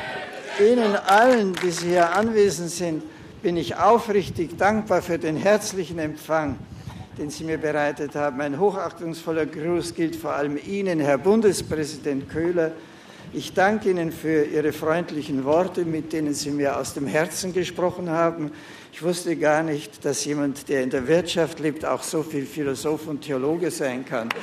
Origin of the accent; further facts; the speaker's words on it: Germany; dass ich hier in meiner Heimat und mit einem solchen friedenstiftenden Anlass beginnen darf